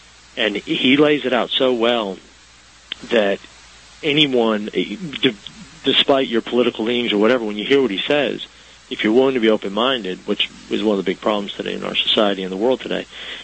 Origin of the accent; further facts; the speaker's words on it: Florence, South Carolina, United States; No, I'm from Florence.